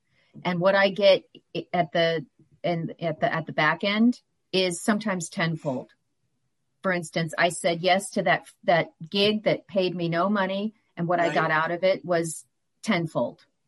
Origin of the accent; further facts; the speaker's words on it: St. Petersburg, Florida, United States; Born and raised in St. Pete.